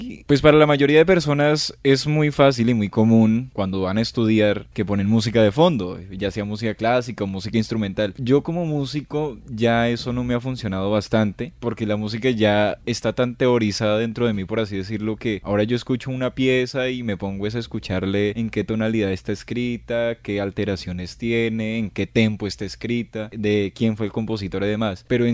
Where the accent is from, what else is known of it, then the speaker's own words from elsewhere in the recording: Balsillas, Caquetá, Colombia; now in Neiva, Colombia; Yo soy de Balsillas, Caquetá. Yo nací en Balsillas, Caquetá, pero desde el 2001 el conflicto armado nos obligó a mí y a mi familia a desplazarnos de allá. Entonces nosotros somos desplazados por la violencia, nos vinimos a vivir a Neiva desde el 2001 hasta la actualidad.